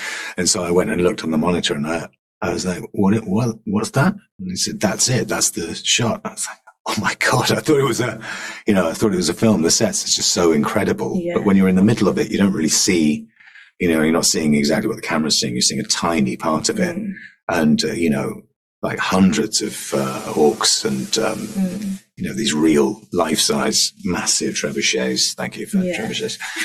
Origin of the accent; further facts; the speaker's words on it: Wales, United Kingdom; In general, yeah. Being Welsh is so great.